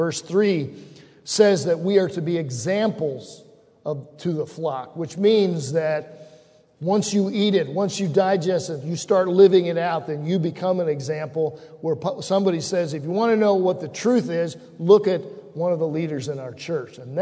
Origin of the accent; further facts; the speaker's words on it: United States; because I'm an American